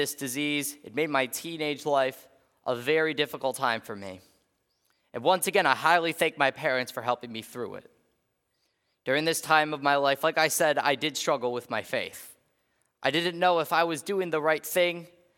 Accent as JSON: {"language": "English", "town": "Westmont", "region": "Illinois", "country": "United States", "tie": "born there", "said": "I was born in 2004 in Westmont, Illinois, which is a suburb of Chicago."}